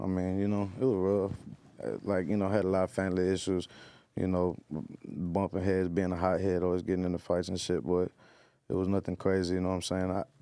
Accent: Bay City, Texas, United States; I'm from Bay City, Texas.

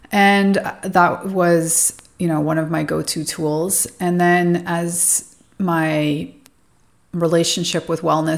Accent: Calgary, Alberta, Canada; moved away as an adult; now in Mexico; than if I was in my hometown, Calgary.

